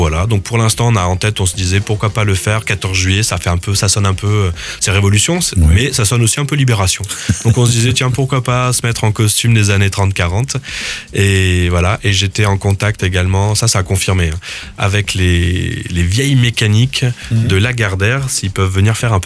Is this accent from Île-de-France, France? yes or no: no; Valence-sur-Baïse, Occitanie, France; je leur dis, je viens de Valence